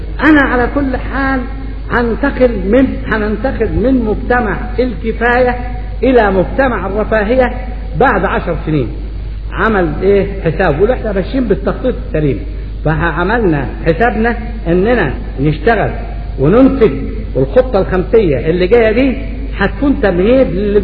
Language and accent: Arabic; Upper Egypt, Egypt; ناس صعيدة، ناس فلاحين، ناس من الريف كلنا. انا راجل صعيدي، جدي يمكن جاد اسكندرية على بالله، وناس اصلنا صعيدة ما نتبراش من اصلنا